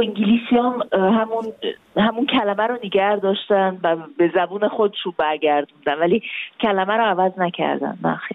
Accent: Iran; من اون قسمت سالهای 70 تو ایران خیلی شبیه زندگی خودمه، برای اینکه منم توی همچین خانواده‌ای بزرگ شدم

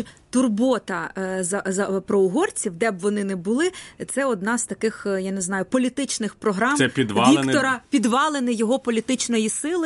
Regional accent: Zakarpattia Oblast, Ukraine; я сама родом із Закарпаття, де живуть угорці.

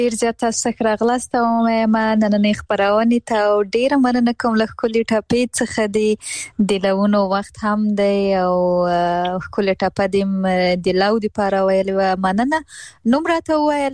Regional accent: Afghanistan; ما وې زه د افغانستان یم

